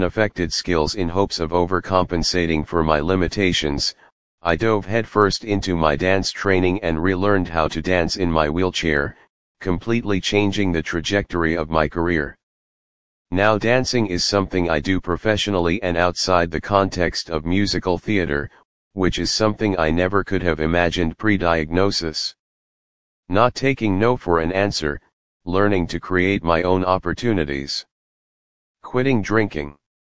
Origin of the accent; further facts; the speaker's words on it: Massachusetts, United States; now in Chicago, United States; I am a Chicago-based actor, singer, dancer, and writer. I am originally from Massachusetts